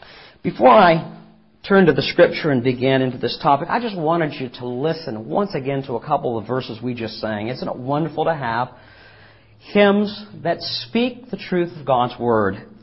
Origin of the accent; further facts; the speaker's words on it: Ohio, United States; Needless to say, I was raised in Ohio, or for those who are more grammatically want to see correctness, reared in Ohio.